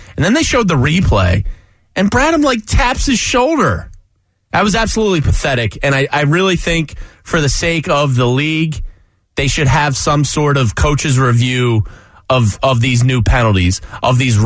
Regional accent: Washington Crossing, Pennsylvania, United States; I grew up in Washington Crossing. Used to play all my sports in Newtown.

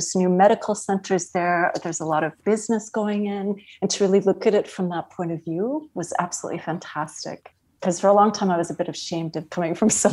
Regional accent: Bemidji, Minnesota, United States; And I am from Bemidji, Minnesota, which is 4 hours north of Minneapolis and 4 hours south of Winnipeg. And it's kind of just forest and lakes.

